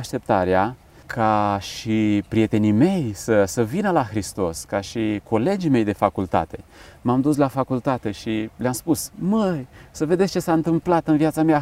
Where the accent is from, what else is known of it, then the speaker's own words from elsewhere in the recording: Onești, Bacău County, Romania; eu sunt din Onești deloc